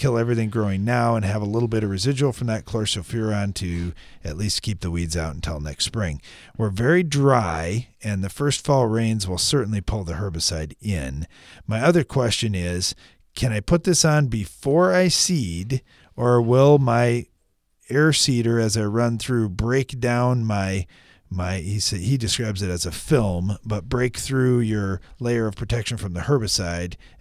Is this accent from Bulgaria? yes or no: yes; Bulgaria; I'm from Bulgaria and the only foreigner that I met anyway at your Neil Kinsey seminar this last spring.